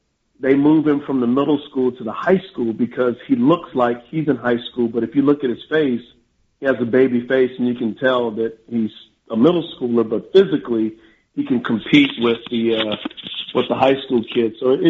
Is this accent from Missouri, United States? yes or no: no; Texas, United States; you know, I'm from Texas. I've seen snow one time in my life